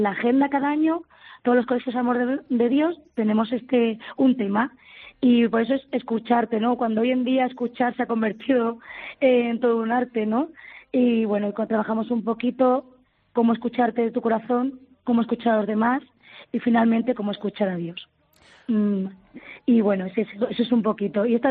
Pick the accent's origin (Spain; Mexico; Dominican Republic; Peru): Spain; Barcelona, Catalonia; venimos de todas partes, yo soy de Barcelona